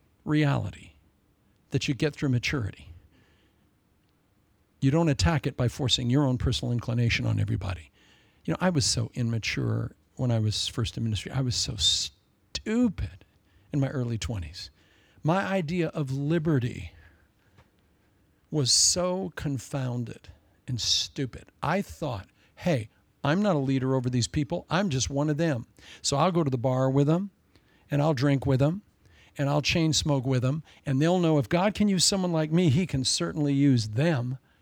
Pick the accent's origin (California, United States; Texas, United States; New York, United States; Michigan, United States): California, United States; Agoura Hills; And I said, California.